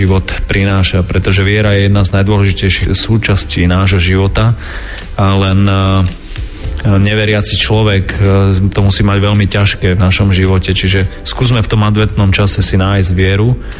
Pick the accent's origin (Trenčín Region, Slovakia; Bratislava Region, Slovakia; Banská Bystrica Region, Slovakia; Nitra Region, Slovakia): Banská Bystrica Region, Slovakia; Helpa; born there; ktorý si ja pamätám na Helpe, kde som sa narodil pod Kráľovou holou